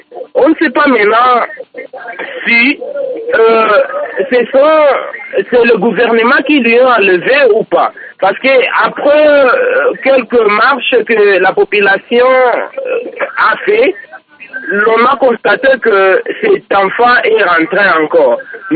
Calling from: Bukavu, South Kivu, DR Congo; ici chez nous, à Bukavu, il y a un jeu comme ça

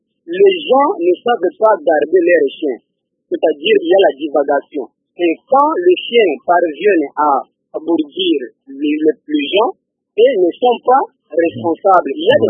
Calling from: Kindu, Maniema, DR Congo; Ici, chez nous, à Kindu, nous connaissons des cas d'amordure.

